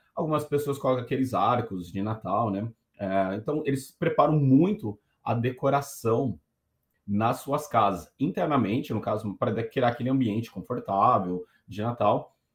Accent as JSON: {"language": "Portuguese", "country": "United States", "also_born_or_lived": "Brazil", "said": "eu moro em Nova York. Eu sou norte-americano, porém eu morei 20 e poucos anos no Brasil. E eu retornei para cá aproximadamente há uns 10 anos atrás. E tô aqui vivendo a vida em Nova York"}